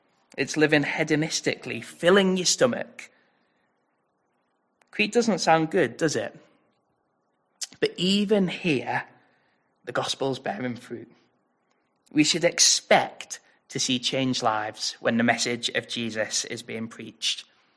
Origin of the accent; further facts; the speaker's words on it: Liverpool, North West England, United Kingdom; But I'm actually from Liverpool. I've lived there all my life. I've never moved. I've always been from there.